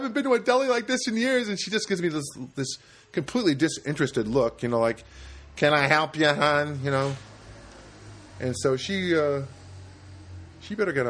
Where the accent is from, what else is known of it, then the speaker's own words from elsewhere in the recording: East Coast, United States; I grew up in the East Coast, and Jewish delis were prevalent.